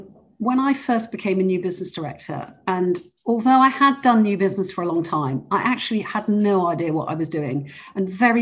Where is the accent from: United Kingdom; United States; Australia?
United Kingdom; South West England; And then my love is Cornwall, and I'm Cornish